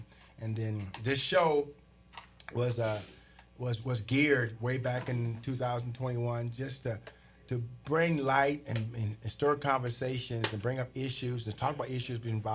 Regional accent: Terre Haute, Indiana, United States; That's my hometown in the house. Y'all, okay, I'm from Terre Haute, Indiana. Yep, Terre Haute, Indiana.

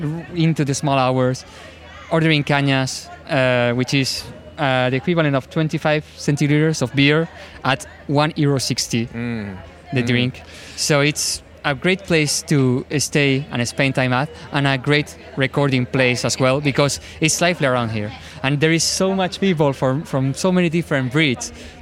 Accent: Granada, Andalusia, Spain; English is a second language; Maybe I will come in a weekend, obviously, because it finishes in Granada, which is my hometown.

